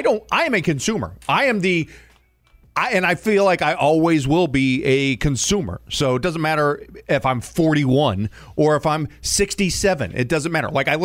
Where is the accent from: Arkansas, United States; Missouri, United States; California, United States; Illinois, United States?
Missouri, United States; St. Louis; We, growing up, my neighborhood had, I mean, it was a lot of starter homes where I grew up in St. Louis.